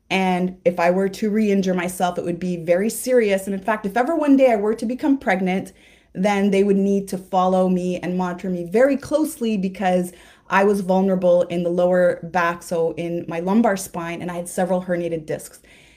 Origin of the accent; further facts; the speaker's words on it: Montreal, Quebec, Canada; I am from Montreal, Canada.